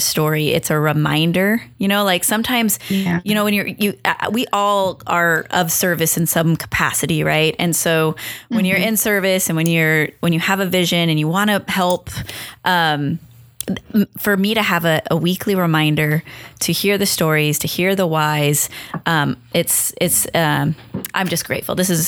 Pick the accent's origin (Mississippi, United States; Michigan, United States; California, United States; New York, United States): California, United States; Long Beach; We're from Long Beach, California.